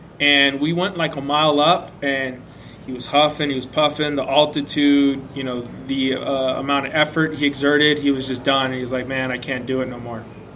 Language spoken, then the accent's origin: English; San Diego, California, United States; I'm from South Cal, I'm from San Diego.